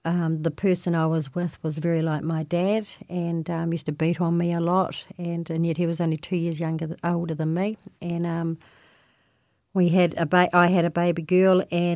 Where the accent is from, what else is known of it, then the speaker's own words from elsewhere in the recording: Dunedin, Otago, New Zealand; I was brought up here in Dunedin, New Zealand